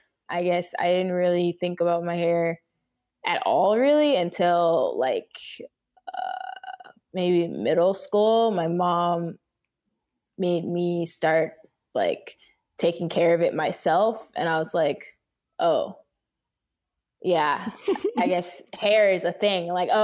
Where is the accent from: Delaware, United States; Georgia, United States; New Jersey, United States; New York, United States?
Georgia, United States; Atlanta; now in Los Angeles, United States; So I currently live in LA, but I'm from Atlanta, Georgia.